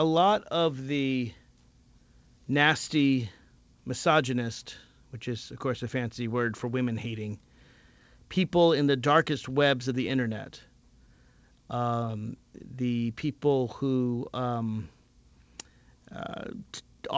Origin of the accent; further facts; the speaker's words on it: Nashville, Tennessee, United States; I mean, I grew up in Nashville, Tennessee. Yeah, that's not small town South, but it is the South.